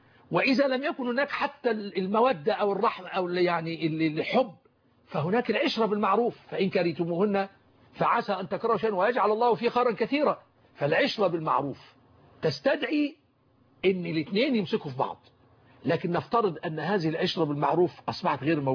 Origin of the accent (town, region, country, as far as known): Egypt